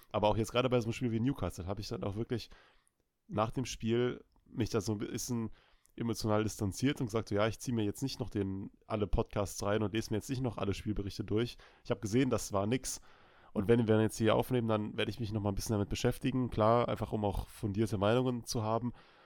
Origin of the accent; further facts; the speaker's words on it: Cologne, North Rhine-Westphalia, Germany; born there; Ich bin ja gebürtiger Kölner